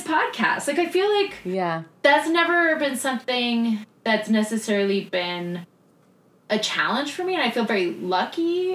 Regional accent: Tucson, Arizona, United States; oh, Tucson looks cool for a Fringe. It's my hometown.

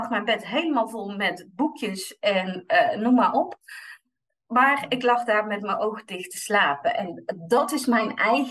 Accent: North Brabant, Netherlands; now in Delft, Netherlands; Ik ben 46 jaar. Privé-update, ik woon samen met mijn man en een kat die duidelijk de baas in huis is in Delft. Terwijl ik van oorsprong een Brabantse ben.

